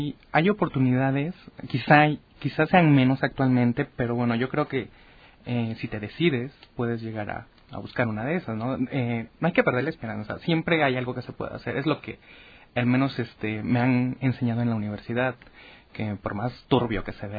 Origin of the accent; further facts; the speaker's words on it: Oaxaca, Mexico; Yo soy de la ciudad de Oaxaca.